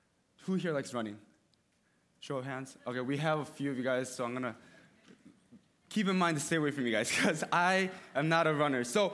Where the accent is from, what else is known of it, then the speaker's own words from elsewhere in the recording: Farmington Hills, Michigan, United States; also born or lived in Seoul, South Korea; I'm Korean. I was born in Seoul, South Korea. I grew up in Farmington Hills, Michigan, pretty much my entire life.